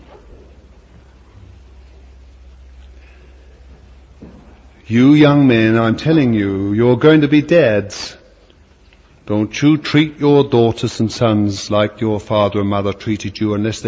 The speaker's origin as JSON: {"language": "English", "town": "Bethnal Green", "region": "London", "country": "United Kingdom", "tie": "born there", "said": "It's funny what London does for me or holds for me, I don't know. It's because I was born there in Bethnal Green, I suppose."}